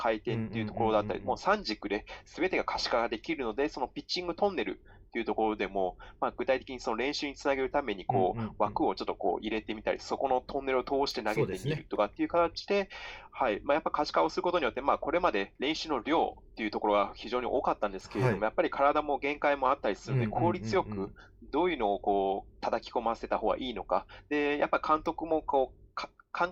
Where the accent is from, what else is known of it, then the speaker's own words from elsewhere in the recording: Kansai, Japan; moved away as an adult; also born or lived in Shanghai; now in United States; 生まれは上海なんですけれども、6歳の時に、関西の方に引っ越してきまして、で大学はアメリカの方に行きですね、